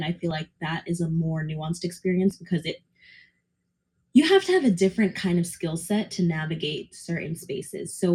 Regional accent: Brooklyn, New York, United States; So I am from Brooklyn, New York, but when people think Brooklyn, they think, like, Bed-Stuy or Fort Greene

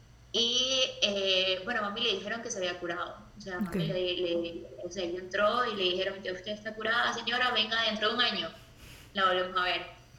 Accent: Maracaibo, Zulia, Venezuela; now in San José, Costa Rica; Obviamente Maracaibo. Bueno, yo primero me vine como en el 2002.

